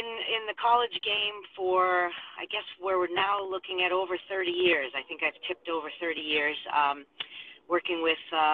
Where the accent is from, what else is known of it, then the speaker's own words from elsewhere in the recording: Boston, Massachusetts, United States; My hometown is Boston